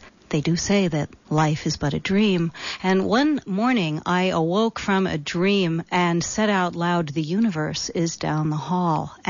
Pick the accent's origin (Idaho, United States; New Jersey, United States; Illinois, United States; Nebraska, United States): New Jersey, United States; also born or lived in Santa Cruz, California; And I'm from Jersey as well as Santa Cruz.